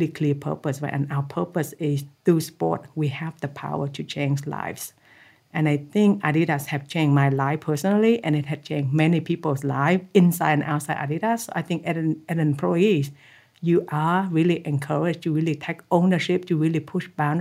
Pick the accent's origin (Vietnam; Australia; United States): Vietnam; as a Vietnamese growing up in Vietnam, I watched a lot of street football on unpaid roles and a lot of World Cup football on black and white TV screen.